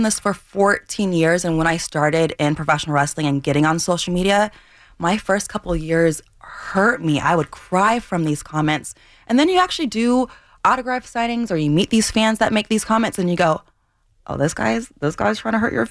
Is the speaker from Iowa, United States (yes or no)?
yes; Iowa City, Iowa, United States; born or raised there